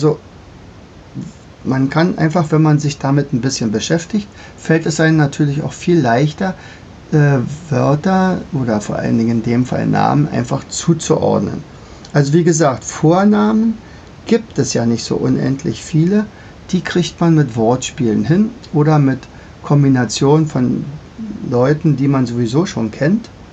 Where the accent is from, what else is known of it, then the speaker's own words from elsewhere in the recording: Brandenburg, Germany; ich komme ja hier aus dem Brandenburgischen